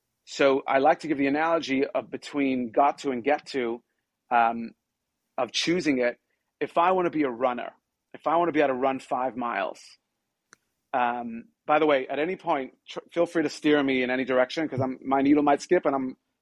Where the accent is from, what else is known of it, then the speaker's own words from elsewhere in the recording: Australia; I grew up in Australia where we had a choir in the shul.